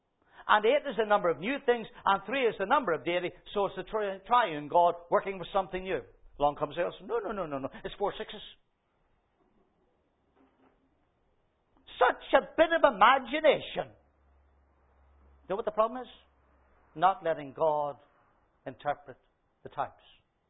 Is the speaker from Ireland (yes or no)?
yes; Ireland; accent: Irish; let me paraphrase it in case you can't catch it properly from my Irish accent.